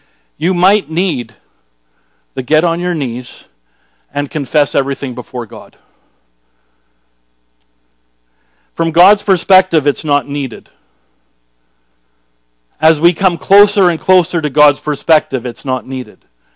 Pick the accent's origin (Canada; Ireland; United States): Canada; We're Canadian.